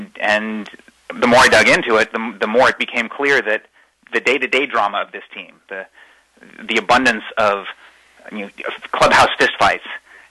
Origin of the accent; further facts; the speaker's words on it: California, United States; I grew up in the Bay Area, but I grew up a Giants fan.